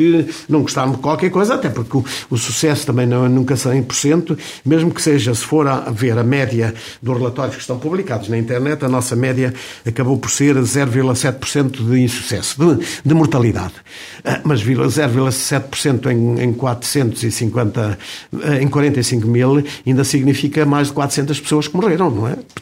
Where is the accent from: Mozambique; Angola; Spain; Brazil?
Mozambique; moved away as an adult; now in Portugal; eu vim de Moçambique para Portugal... com um ordenado, com um pagamento